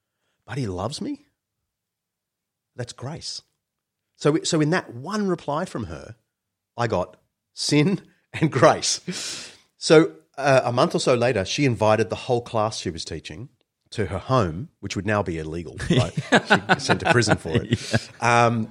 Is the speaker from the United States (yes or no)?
no; Sydney, New South Wales, Australia; I grew up in Sydney, classic Aussie household, lived by the beach